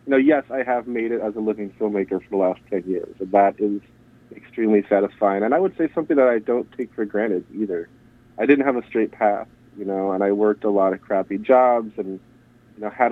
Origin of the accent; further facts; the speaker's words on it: Ann Arbor, Michigan, United States; there's no secret that I'm certainly a proud Midwesterner. And, you know, growing up in Ann Arbor, you know, it had a huge impact on me.